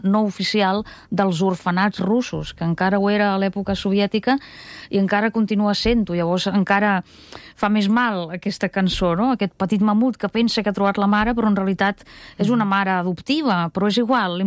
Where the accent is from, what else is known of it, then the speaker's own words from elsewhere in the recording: Russia; first language Russian; Catalan is a second language; com que ja fa anys que no vaig a Rússia, em sentiria també falsa escrivint en rus, perquè és una llengua que és la meva llengua materna, però no la sento cada dia al carrer.